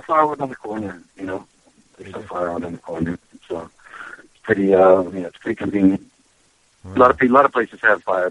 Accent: West Virginia, United States; But I was raised in West Virginia, and my mother's a little bit, he has a southern accent, so she turned

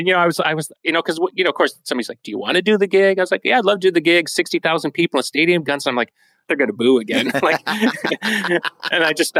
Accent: Chicago, Illinois, United States; You Chicago, my hometown.

